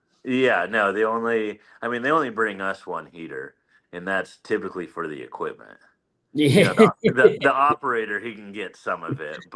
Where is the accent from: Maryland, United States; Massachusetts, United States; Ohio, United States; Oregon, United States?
Oregon, United States; moved away; I grew up in Eastern Oregon, live in Northern Idaho.